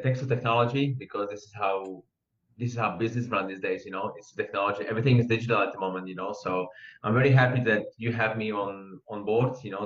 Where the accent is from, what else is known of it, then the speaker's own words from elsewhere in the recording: Slovakia; now in Switzerland; I'm from Slovakia originally.